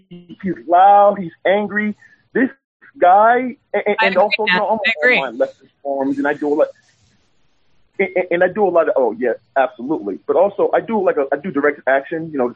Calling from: Las Vegas, Nevada, United States; from Las Vegas.

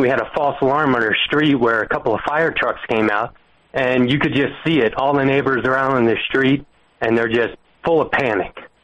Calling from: Colorado, United States; calling from Colorado.

